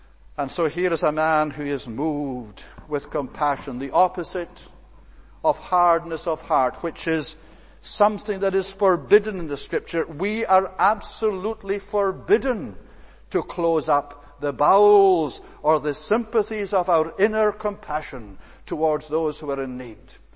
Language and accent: English; Scotland, United Kingdom; I remember when I was brought up in Scotland, just after the Second World War